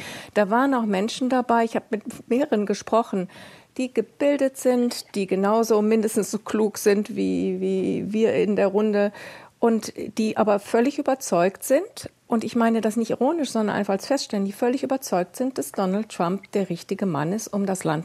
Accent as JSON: {"language": "German", "country": "Germany", "said": "wie sich Dinge wahnsinnig schnell entwickelt haben in den Jahren 32 und 33 bei uns in Deutschland"}